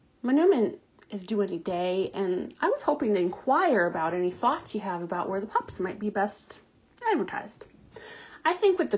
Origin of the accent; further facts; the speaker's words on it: Arizona, United States; I'm not from the res, but I grew up near one in Arizona.